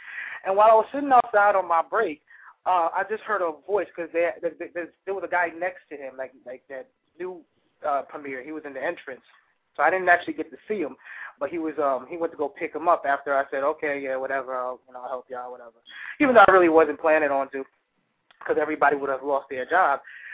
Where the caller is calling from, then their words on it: New York, United States; from New York.